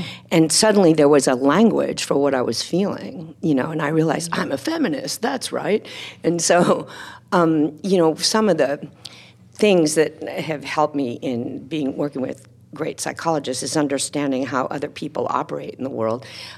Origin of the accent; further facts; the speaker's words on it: Texas, United States; I was from Texas, you know? And there's this thing about being from Texas where there's a brashness, you know, and a kind of sense of self as a Texan.